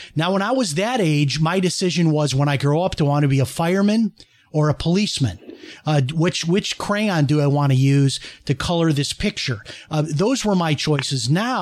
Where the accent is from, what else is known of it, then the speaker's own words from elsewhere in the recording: Illinois, United States; when I grew up in Illinois, it certainly was Democratic, no doubt.